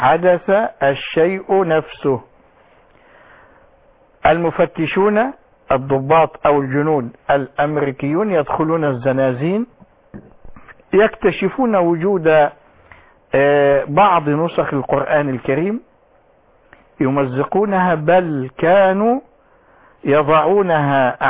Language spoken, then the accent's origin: Arabic; Egypt; accent: Egyptian; بلهجتنا العامية المصرية